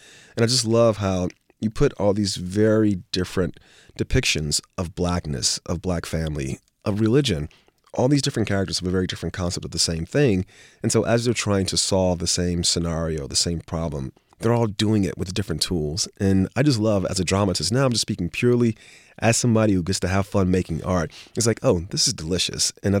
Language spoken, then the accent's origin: English; Miami, Florida, United States; as you said, my hometown of Miami, Liberty City.